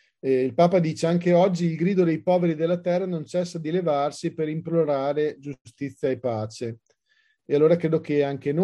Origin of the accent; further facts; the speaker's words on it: Modena, Emilia-Romagna, Italy; io sono particolarmente legato a Pontremoli perché sono di Modena